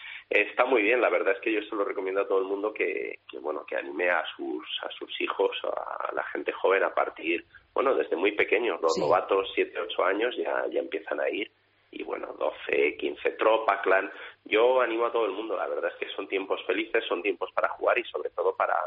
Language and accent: Spanish; Zaragoza, Aragon, Spain; Pero bueno, en realidad Madrid-Barcelona, como yo soy de Zaragoza, cualquiera de los dos me pilla muy bien.